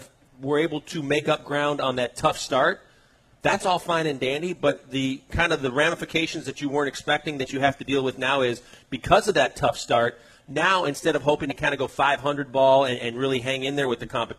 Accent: Wisconsin, United States; Well, I mean, I came from Wisconsin where there's not a whole lot of history, so I'm willing to learn

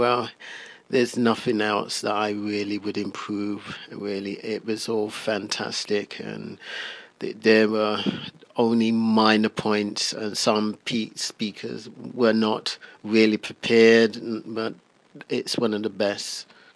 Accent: London, United Kingdom; And for a conference that happens in my hometown, and you've just got to get down to QCon London 2012.

